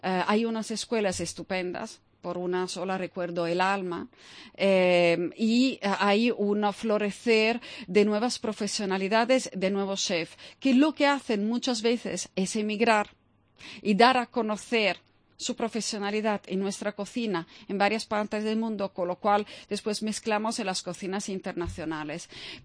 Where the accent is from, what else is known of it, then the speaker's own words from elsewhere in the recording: Italy; Spanish is a second language; que asumir nuestra parte de responsabilidad como italiano